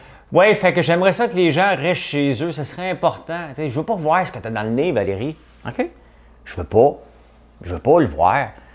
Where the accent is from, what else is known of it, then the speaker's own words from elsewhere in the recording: Gatineau, Quebec, Canada; Je suis de Gatineau. T'es passé devant chez nous.